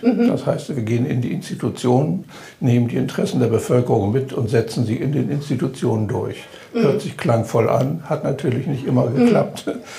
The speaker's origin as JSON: {"language": "German", "region": "Bremen", "country": "Germany", "tie": "born or raised there", "also_born_or_lived": "Delmenhorst", "said": "ich bin zwar in Delmenhorst geboren, aber mit einem Lebensjahr dann schon nach Bremen-Middelsbüren gezogen, bis uns da Klöckner vertrieben hat. Mhm. Und dann bin ich im Rand, niedersächsischen Rand, in Plattchen-Werbe gelandet, bin aber dann in Lesum zur Mittelschule gegangen"}